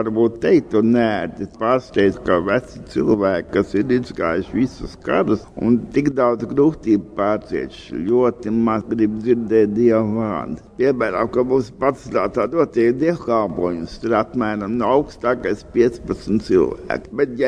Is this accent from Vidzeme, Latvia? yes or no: yes; Sigulda, Vidzeme, Latvia; Esmu dzimis un audzis Siguldā.